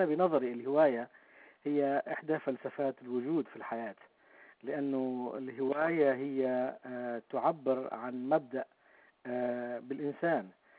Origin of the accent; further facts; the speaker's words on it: Lebanon; now in Michigan, United States; لبناني متزوج، عندي 3 أولاد، ساكن في ميشيغان